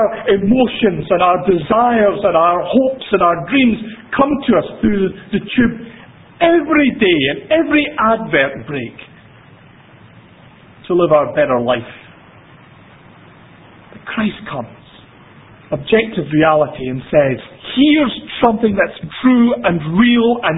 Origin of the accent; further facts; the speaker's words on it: Edinburgh, Scotland, United Kingdom; because, you know, like I'm from Edinburgh, and you like, you just don't push yourself to the front.